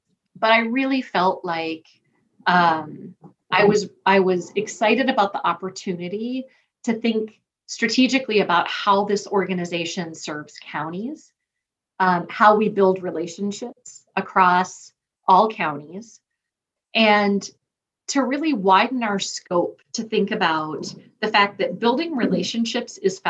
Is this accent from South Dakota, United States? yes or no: yes; South Dakota, United States; I'll admit, growing up in South Dakota, I wanted to go off to a big city. I swore I'd never go to college in a town smaller than the town I grew up in.